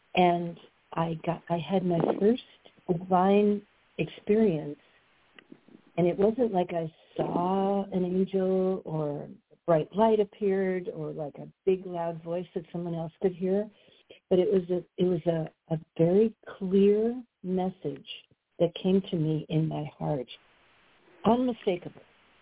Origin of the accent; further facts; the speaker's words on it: Buffalo, New York, United States; born there; I was born in Buffalo, New York, and it's a very good family that I was born into